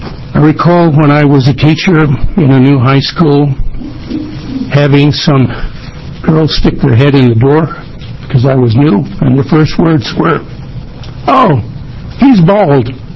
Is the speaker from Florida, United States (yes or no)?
no; King City, Oregon, United States; from King City, Oregon.